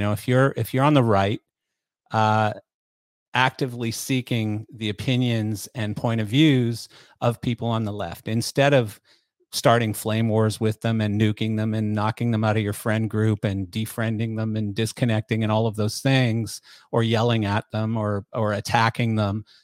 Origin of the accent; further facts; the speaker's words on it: Canada; I'm from Canada and even in Canada, we called them ….